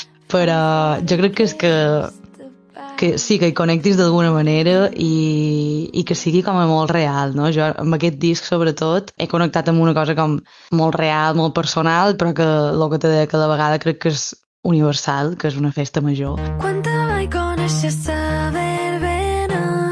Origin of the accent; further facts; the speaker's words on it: Balearic Islands, Spain; Tots, vull dir, mallorquins tenim... Vull dir, tots que van compartint una miqueta segons quines traces d'escriure, no?, perquè jo crec que és el paisatge on t'has criat i has viscut tant d'anys